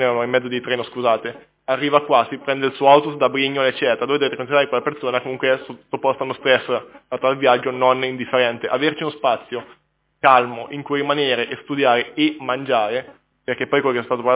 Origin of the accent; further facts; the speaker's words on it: Marche, Italy; now in Genoa, Italy; Io sono marchigiano e ho detto a 10 persone almeno venite a Genova perché a Genova si sta bene all'università.